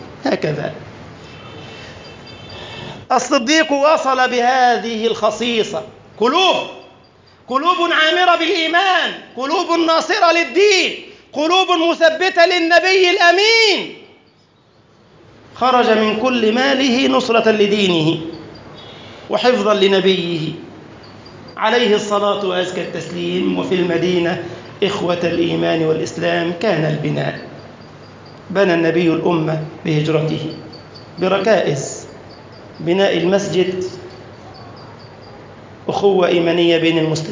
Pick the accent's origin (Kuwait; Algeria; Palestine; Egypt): Egypt; اللهم اجعل بلدنا مصر أمنا أمانا، سخاء رخاء، وسائر بلاد المسلمين